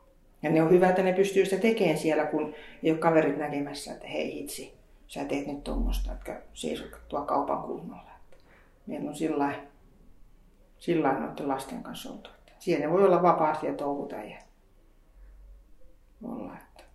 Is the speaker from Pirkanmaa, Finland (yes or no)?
yes; Tampere, Pirkanmaa, Finland; Mä oon ihan tamperelainen ja syntynyt tuonne Tahmelasta asunut ja syntynyt.